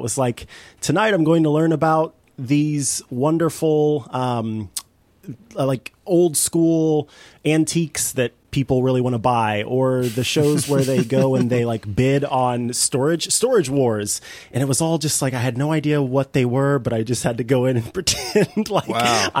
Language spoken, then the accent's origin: English; St. Joseph, Missouri, United States; certificate has me born in St. Joseph, Missouri, which is where the hospital was, and it is what I consider my hometown.